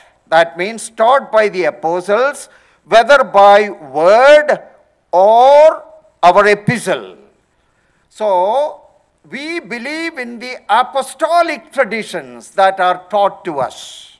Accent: India; Because we come from India, many of us from Kerala, and we have certain good traditions

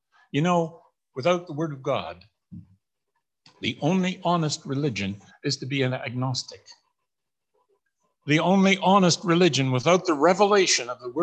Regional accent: Canada; born there; You know, I was born in Canada

